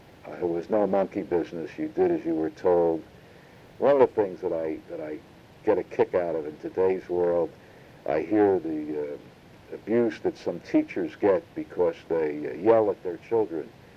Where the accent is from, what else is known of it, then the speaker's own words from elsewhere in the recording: Philadelphia, Pennsylvania, United States; In Philadelphia was our growing up in Oak Lane, North Philadelphia. We had moved from West Philadelphia.